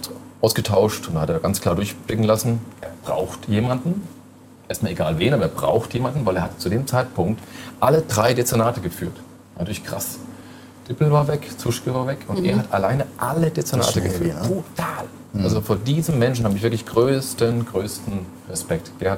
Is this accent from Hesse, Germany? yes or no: yes; Fulda, Hesse, Germany; Dafür aber für meine Heimat brenne. Mhm. Also das ist auch nach wie vor so. Ich würde das in keiner anderen Stadt machen. Das habe ich Ihnen auch gesagt. Für Fulda finde ich das großartig.